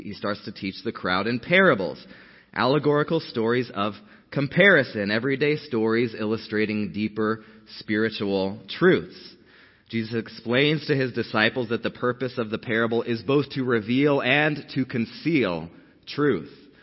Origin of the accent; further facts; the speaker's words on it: Colorado, United States; It's just, I'm from Colorado, but that was the worst winter.